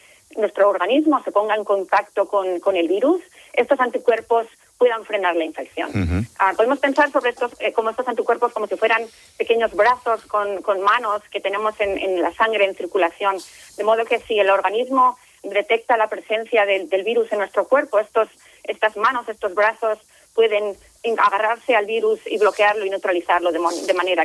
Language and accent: Spanish; Potes, Cantabria, Spain; also born or lived in Zaragoza; Yo nací nací en Zaragoza, pero he vivido siempre, he crecido en Potes, en un pueblecito muy pequeño de Cantabria.